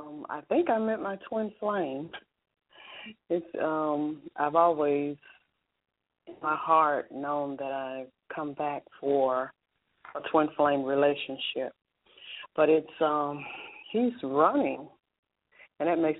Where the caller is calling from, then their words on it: Memphis, Tennessee, United States; I'm calling from Memphis.